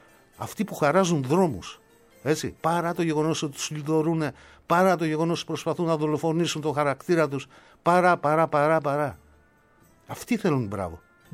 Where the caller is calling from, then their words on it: Kalamata, Peloponnese, Greece; Σήμερα αυτό που βίωσα στην πόλη μου την Καλαμάτα ήταν κάτι πρωτόγνωρο.